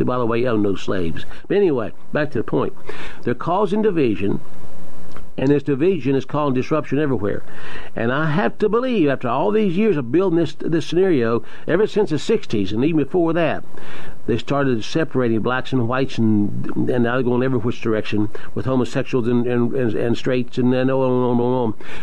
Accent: the South, United States; because I'm a Southerner and I love Southern heritage.

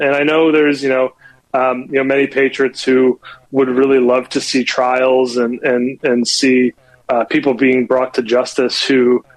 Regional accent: United States; at least to me as an American, the need to free myself from reliance on the government

